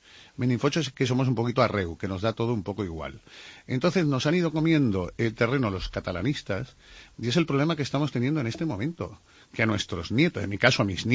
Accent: Valencia, Valencian Community, Spain; Me gustaría, pues, escenificarla aquí en Valencia, en mi tierra.

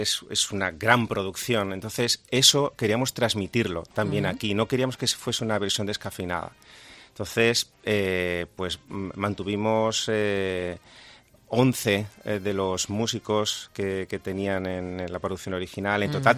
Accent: Seville, Andalusia, Spain; por primera vez en Sevilla, yo que soy sevillano, para mí, aunque el acento no me delate

